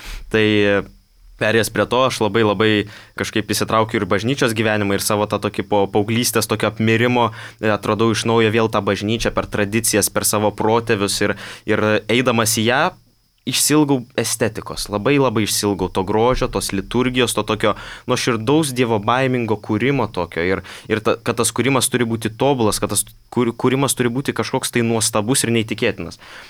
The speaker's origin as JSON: {"language": "Lithuanian", "town": "Mažeikiai", "region": "Telšiai County", "country": "Lithuania", "tie": "born or raised there", "said": "pradėjau lankyti savo modelistų būrelį savo gimtajame mieste Mažeikiuose"}